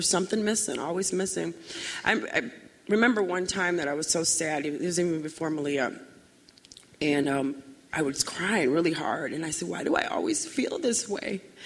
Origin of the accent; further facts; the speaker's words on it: Chicago, Illinois, United States; I'm from Chicago.